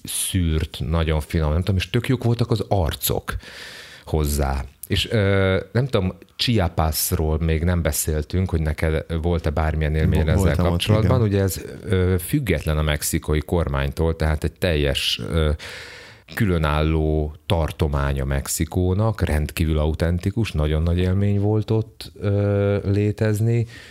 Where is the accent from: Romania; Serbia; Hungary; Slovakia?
Hungary; felfedezték a mexikai street food árusok, hogy én magyar vagyok